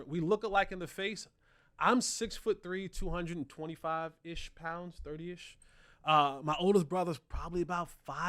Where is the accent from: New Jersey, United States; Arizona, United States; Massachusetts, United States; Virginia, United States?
New Jersey, United States; Roselle; But yeah, so I'm from Roselle, New Jersey.